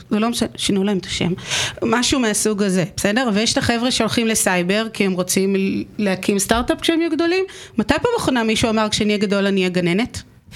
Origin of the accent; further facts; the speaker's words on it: Ramat Gan, Tel Aviv District, Israel; אני רמת גנית. מלמדת בחולון, אבל אני רמת גנית.